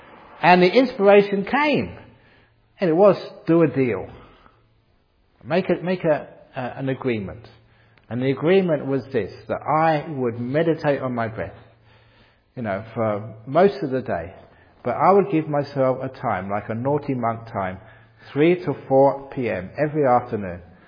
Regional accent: England, United Kingdom; born there; I was born in England.

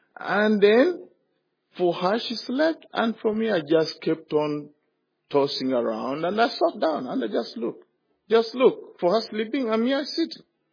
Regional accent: Uganda; Roman Catholic in Uganda to Christian parents, I grew up in Uganda.

